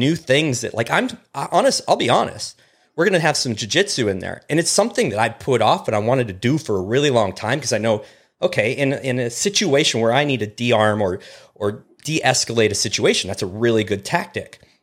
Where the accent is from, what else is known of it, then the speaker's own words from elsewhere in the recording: Pacific Northwest, United States; now in Texas, United States; I grew up in the Pacific Northwest on the coastal mountain range. I live in Texas now. It's flat.